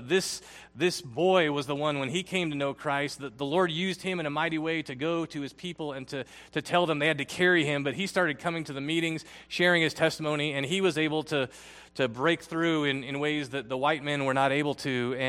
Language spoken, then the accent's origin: English; Philippines; I grew up in the Philippines there in Asia.